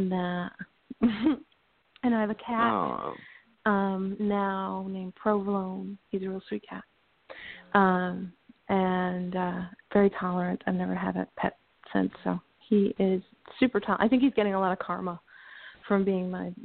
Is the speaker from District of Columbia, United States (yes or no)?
no; Illinois, United States; I'm from Illinois.